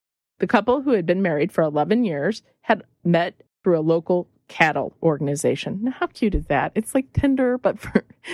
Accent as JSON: {"language": "English", "town": "Union", "region": "Missouri", "country": "United States", "tie": "born or raised there", "said": "The town's small population, obviously, because we grew up in Union, Missouri."}